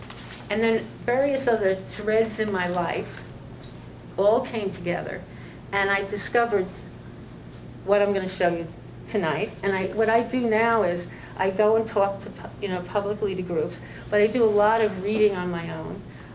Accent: New York City, New York, United States; I live in New York. I was born in New York and lived there all my life.

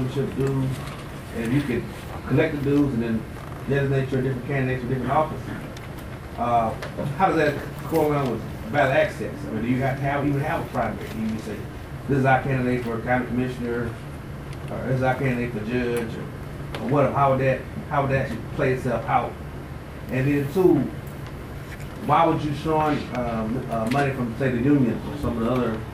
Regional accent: Houston, Texas, United States; I'm from Houston also.

